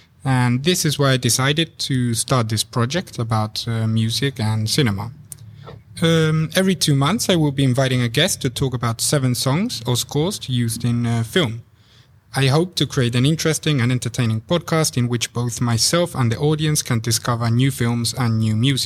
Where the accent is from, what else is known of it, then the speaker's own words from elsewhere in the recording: Seville, Andalusia, Spain; English is a second language; moved away as an adult; now in Rotterdam, Netherlands; I am originally from Sevilla, Spain, but I have been living in Rotterdam for 5 years now.